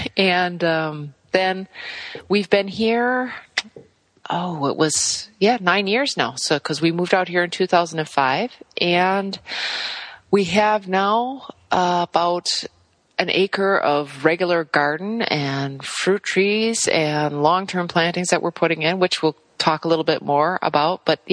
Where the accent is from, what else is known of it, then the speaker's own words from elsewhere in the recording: Wisconsin, United States; Well, as you mentioned, I was raised in Northwest Wisconsin, and I was in the garden from an early age